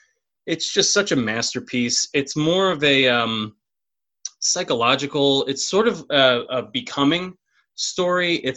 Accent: New York, United States; Growing up on Long Island and being deathly afraid.

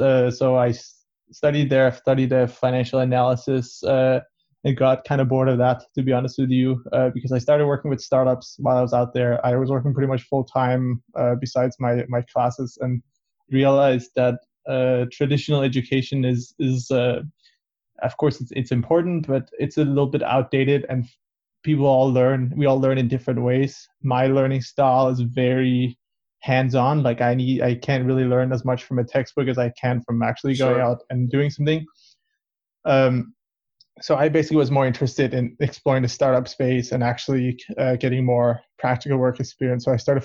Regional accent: Copenhagen, Capital Region of Denmark, Denmark; born there; English is a second language; So I am Persian, as I mentioned, but have a bit of a international background. I was born in Copenhagen, actually. I was actually to an Iranian family who immigrated here.

